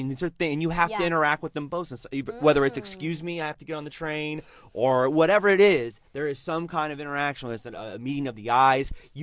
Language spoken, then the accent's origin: English; San Diego, California, United States; I feel like it's a place where I'm from San Diego